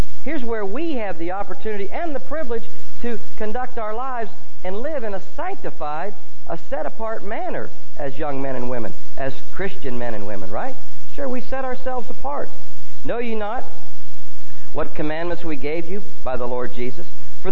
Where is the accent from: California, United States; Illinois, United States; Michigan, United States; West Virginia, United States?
West Virginia, United States; I grew up in West Virginia.